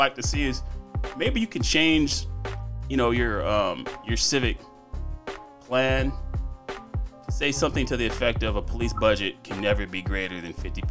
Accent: Los Angeles, California, United States; You know, I grew up in South Central.

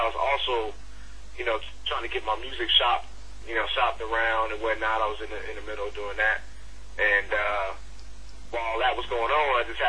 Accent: Sacramento, California, United States; now in Arizona, United States; I was born and raised in Sac. You know what I'm saying? 916. And, you know, I'm currently in Arizona, but it's all West Coast.

